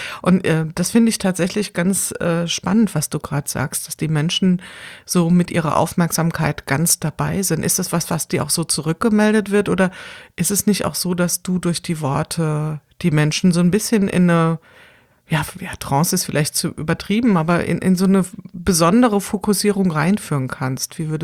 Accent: Wiesbaden, Hesse, Germany; weil ich komme ja hier aus Wiesbaden

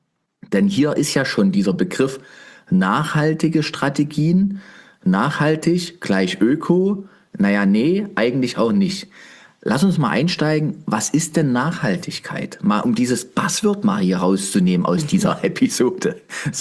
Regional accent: East Germany, Germany; ich bin ja tief aus dem Osten.

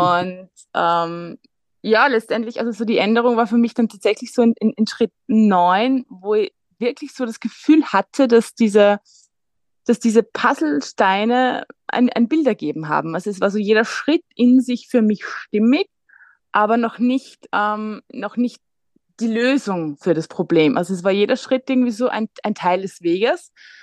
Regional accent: Austria; Ich komme aus Österreich. Das wird man vermutlich hören ein bisschen.

